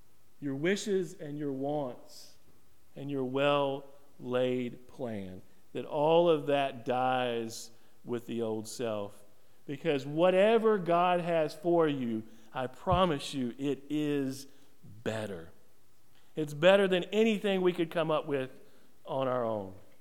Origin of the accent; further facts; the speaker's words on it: Whiteville, North Carolina, United States; In my hometown of Whiteville, there was a famous house, this Main Street house that was being built for 10 years, 15 years